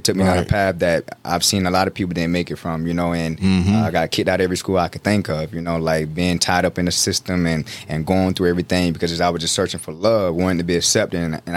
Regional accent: Conway, South Carolina, United States; now in Myrtle Beach, United States; I live in Myrtle Beach, but I'm from Conway, South Carolina.

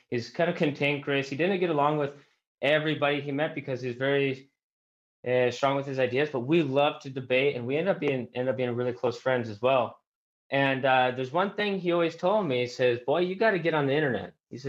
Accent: Bellingham, Washington, United States; also born or lived in Boston / San Luis Obispo; Yeah, so I'm from Seattle, Washington area, Bellingham, actually. And moved to Boston, started going to school there. And then moved to San Luis Obispo, California

